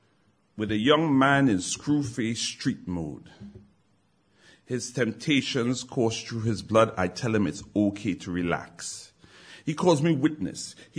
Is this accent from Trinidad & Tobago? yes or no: yes; Trinidad & Tobago; I'm originally from Trinidad.